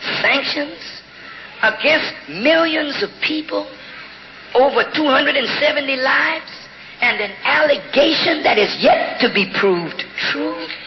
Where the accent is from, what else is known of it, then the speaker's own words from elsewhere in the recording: United States; born there; I don't hate my country. I was born in America. I live in America.